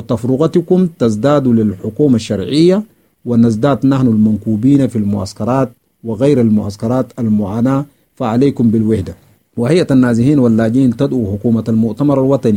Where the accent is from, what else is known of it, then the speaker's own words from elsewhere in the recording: Sudan; بلادنا السودان الحبيب